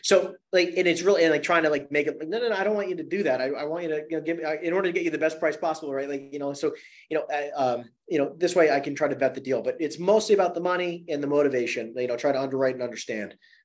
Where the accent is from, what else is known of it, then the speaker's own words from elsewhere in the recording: New Jersey, United States; Because again, I'm from New Jersey, right? New York, New Jersey, we talk really fast.